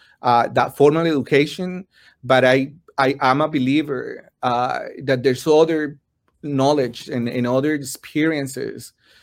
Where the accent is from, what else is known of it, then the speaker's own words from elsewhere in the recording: Colombia; now in United States; Well, I'm from Colombia, and I emigrated to this country almost 20 years ago, or 20 years ago.